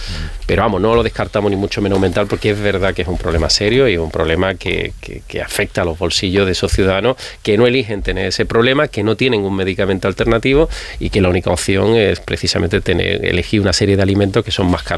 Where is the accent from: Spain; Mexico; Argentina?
Spain; Barcelona, Catalonia; born there; casi un millón de catalanes de origen andaluz, entre ellos yo nací en Barcelona, mi padre trabajó allí durante muchos años